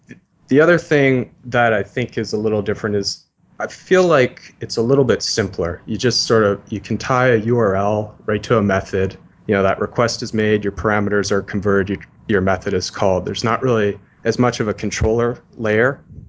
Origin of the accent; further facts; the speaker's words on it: Canada; I'm Canadian